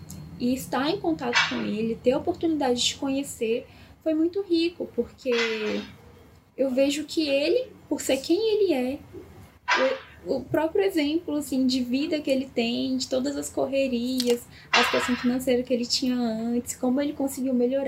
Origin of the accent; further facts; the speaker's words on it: Taguatinga, Federal District, Brazil; sou de Taguatinga, Distrito Federal